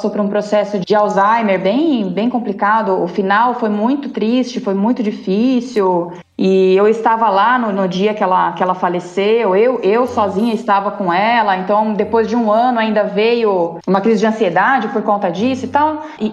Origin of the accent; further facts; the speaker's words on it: São Paulo, Brazil; also born or lived in Bebedouro; Eu nasci em Bebedouro, no interior de São Paulo também. Por conta de mudança profissional do meu pai, a gente se mudou para São Paulo, eu era bem pequenininha e fui fazendo tudo lá, me formei lá na FMU.